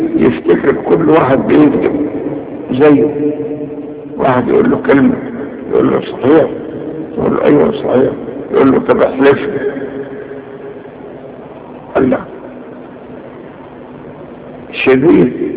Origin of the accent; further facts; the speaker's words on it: Egypt; هنجيبوا عندنا في مصر دول عايزين يدخلوا لنا الحاجات دي